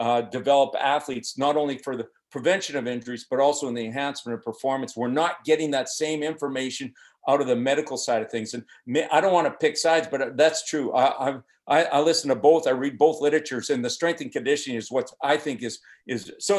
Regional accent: Canada; I'm from Canada

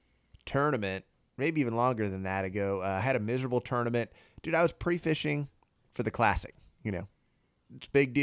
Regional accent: Arizona, United States; And I'm from Arizona. I'm thin-blooded.

